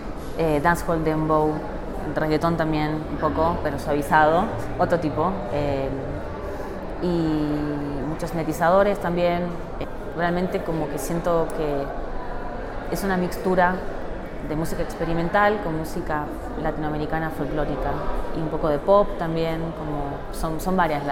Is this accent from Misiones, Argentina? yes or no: no; Buenos Aires, Argentina; also born or lived in Colombia; soy de Buenos Aires, Argentina.